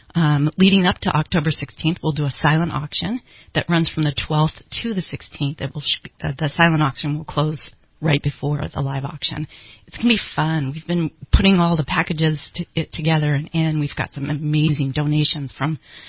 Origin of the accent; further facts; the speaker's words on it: California, United States; now in Redding, United States; No, I grew up in the San Francisco Bay Area.